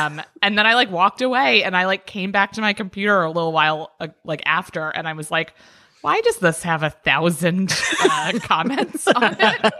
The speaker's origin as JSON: {"language": "English", "region": "Maryland", "country": "United States", "tie": "born or raised there", "said": "Up in Maryland."}